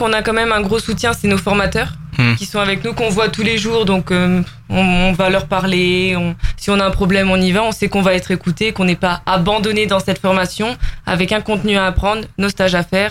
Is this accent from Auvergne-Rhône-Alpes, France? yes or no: yes; Clermont-Ferrand, Auvergne-Rhône-Alpes, France; Non, je suis de Clermont-Ferrand.